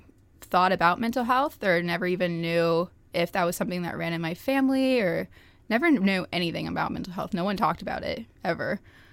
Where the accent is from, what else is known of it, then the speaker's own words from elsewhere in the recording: Noblesville, Indiana, United States; I grew up in Noblesville, Indiana, and I was in a family of four.